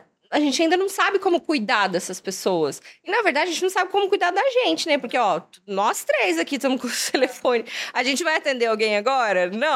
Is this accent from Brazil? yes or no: yes; Campo Grande, Mato Grosso do Sul, Brazil; A gente é de Campo Grande, Mato Grosso do Sul, né?